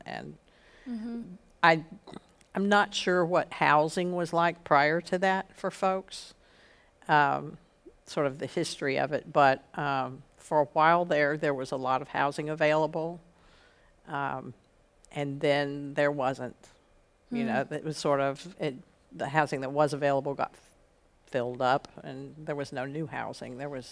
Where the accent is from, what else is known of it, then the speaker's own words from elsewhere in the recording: Cincinnati, Ohio, United States; now in Nashville, United States; I grew up in Cincinnati, went to school at the University of Cincinnati, came to Nashville for a boy